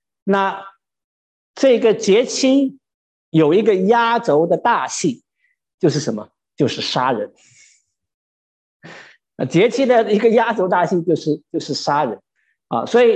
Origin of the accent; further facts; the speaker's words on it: China; 我不知道我是在大陆长大的